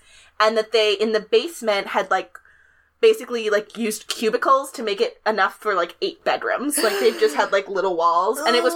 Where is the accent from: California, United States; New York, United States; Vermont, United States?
New York, United States; Clifton Park; it's a cult that's based in Clifton Park, New York, my hometown.